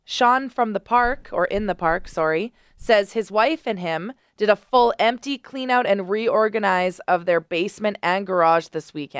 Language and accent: English; St. Albert, Alberta, Canada; I grew up in St. Albert